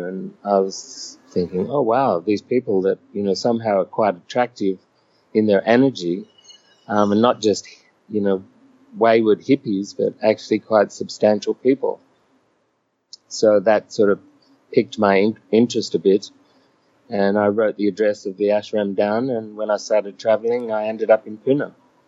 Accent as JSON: {"language": "English", "region": "New South Wales", "country": "Australia", "tie": "born or raised there", "said": "I was born in Australia. Grew up on a farm in northern New South Wales, not far from Byron Bay, which is where many of the sannyasins live in Australia now. And when I left school, I moved to Sydney"}